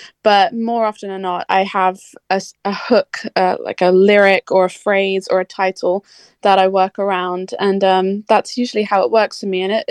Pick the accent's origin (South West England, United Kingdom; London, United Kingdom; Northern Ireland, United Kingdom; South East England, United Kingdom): South West England, United Kingdom; Bournemouth; I'm from Dorset, or like Bournemouth area.